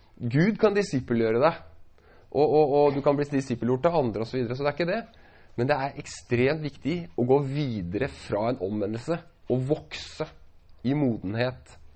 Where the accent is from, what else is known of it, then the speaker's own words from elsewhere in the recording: Larvik, Vestfold, Norway; for jeg er fra Larvik, rett borti svingen der.